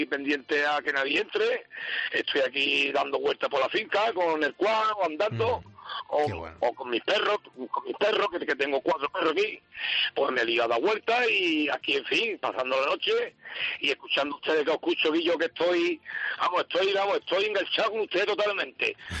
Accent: Andalusia, Spain; Claro, ahora mismo, mi gente de mi pueblo no podemos salir del pueblo, de porque claro. Yo para el condado, no voy por allí. Aquí, me he enterado yo hace una semana que había 64 personas en mi pueblo con corona

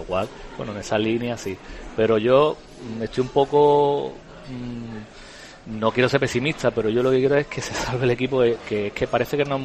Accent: Málaga, Andalusia, Spain; somos malagueños y tenemos esa idiosincrasia

